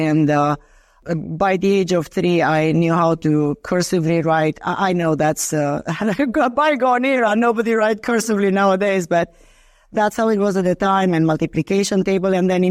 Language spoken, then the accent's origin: English; Romania; English is a second language; as I grew up in Romania